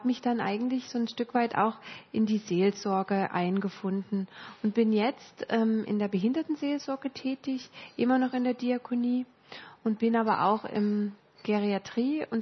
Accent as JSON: {"language": "German", "region": "East Germany", "country": "Germany", "tie": "born or raised there", "said": "Und ich bin in der DDR auch groß geworden."}